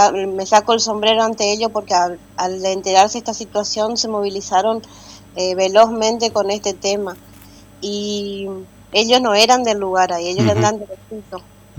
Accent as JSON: {"language": "Spanish", "town": "Puerto Libertad", "region": "Misiones", "country": "Argentina", "said": "Nosotros somos de Puerto Libertad, que queda acá a pasitos de Iguazú."}